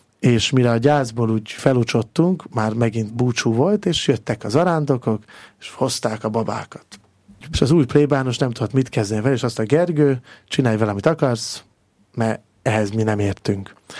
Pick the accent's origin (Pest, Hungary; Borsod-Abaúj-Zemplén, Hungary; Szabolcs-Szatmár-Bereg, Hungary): Pest, Hungary; Máriabesnyő; Mária Besnyői származású vagyok, ez azért sokat elárul abból, hogy milyen az embernek a lelkülete